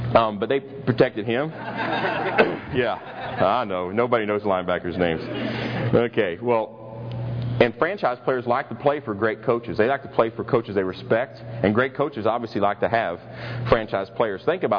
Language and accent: English; Kentucky, United States; Actually, I'm from Kentucky, so nothing can come out good out of Illinois.